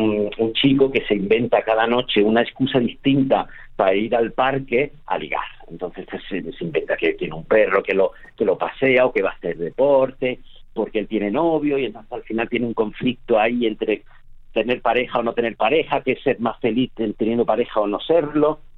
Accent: Jaén, Andalusia, Spain; yo soy de Jaén

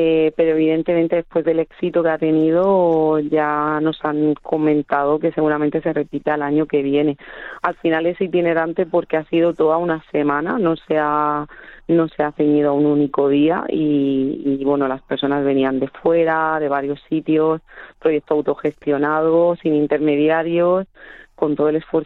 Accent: Region of Murcia, Spain; accent: Murcian; aunque obviamente yo me he criado en Murcia y claro, como digo yo, claro, yo fui nacido y criado en la región de Murcia, que por eso digo bonico, bonica, me como la S y bueno, tengo un acentazo del que me siento súper orgullosa

